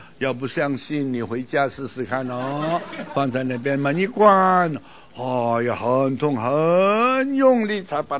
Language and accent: Chinese; Hong Kong; moved away as an adult; now in Singapore; 就坐船离开香港，离开我长大的地方，到新加坡传道。